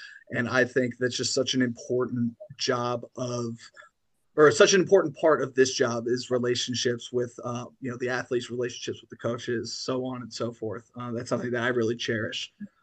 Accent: Los Angeles, California, United States; I am from the beach where the sun sets and not sunrises. I am from Los Angeles, California. Grew up a pretty big jock.

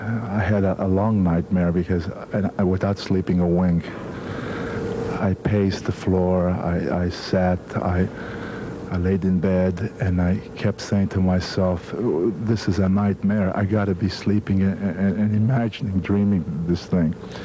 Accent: Italy; moved away; in my life, I came from Italy. I lived in the mountains. I've known poverty.

